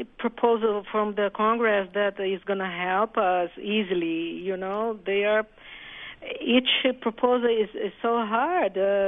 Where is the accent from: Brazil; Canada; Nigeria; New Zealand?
Brazil; now in New York, United States; I'm from Brazil.